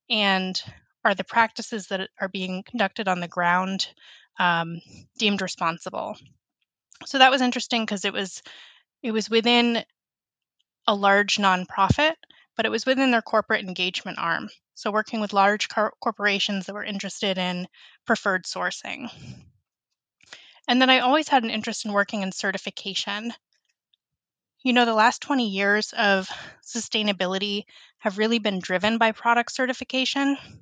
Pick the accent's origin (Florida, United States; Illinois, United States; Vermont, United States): Vermont, United States; Yeah, growing up in Vermont, sustainability was really prevalent throughout the business community